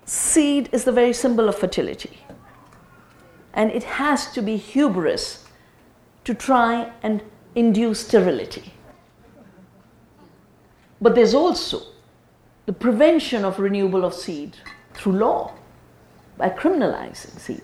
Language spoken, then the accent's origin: English; Uttarakhand, India; I come from the Himalaya, from Doon Valley. I was born there, I've returned there to do this work, start the farm, start the Earth University